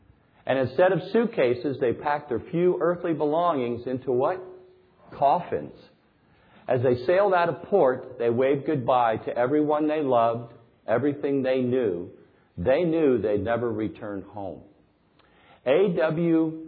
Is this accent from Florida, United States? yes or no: yes; Tampa, Florida, United States; Your city, not mine. I'm from the Tampa Bay area.